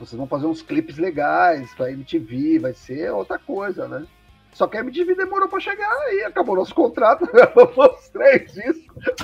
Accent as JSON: {"language": "Portuguese", "region": "São Paulo", "country": "Brazil", "said": "eu sou da periferia de São Paulo"}